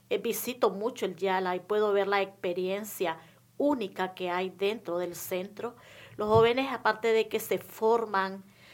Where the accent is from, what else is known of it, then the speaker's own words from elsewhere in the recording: Matagalpa, Nicaragua; Soy una campesina de Matagalpa. Y vengo, pues, de una familia, pues, que trabaja la tierra.